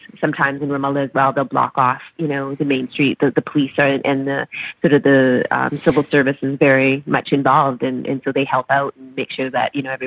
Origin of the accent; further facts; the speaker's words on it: Grande Prairie, Alberta, Canada; When I think back to where I grew up and in Grand Prairie, Alberta, which is a small town in northern Canada